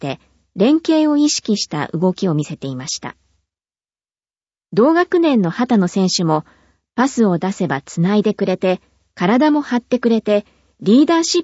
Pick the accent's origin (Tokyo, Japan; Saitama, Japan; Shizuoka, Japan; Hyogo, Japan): Tokyo, Japan; オリンピックが21年間ずっと住んでいる地元の東京で開催されるので